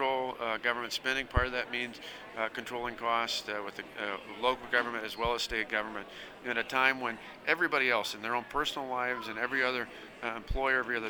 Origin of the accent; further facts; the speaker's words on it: Delavan, Wisconsin, United States; I grew up in Delavan in Walworth County, a small town, about 7,000-8,000 people in the south central part of the state.